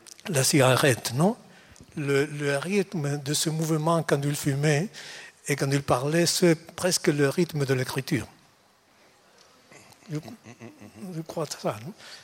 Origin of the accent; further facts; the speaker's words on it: Úbeda, Andalusia, Spain; ma ville natale, Úbeda